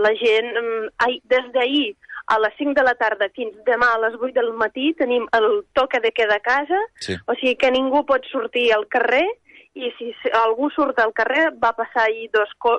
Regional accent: Ivankiv, Kyiv Oblast, Ukraine; Catalan is a second language; now in Spain; llavors van entrar a Kiev, a Ivankiv, que és el meu poble

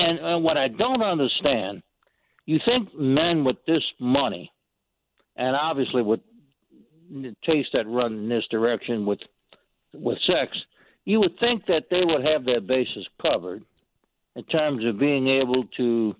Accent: Ireland; I never thought I would stick up for the royal family being Irish, right?

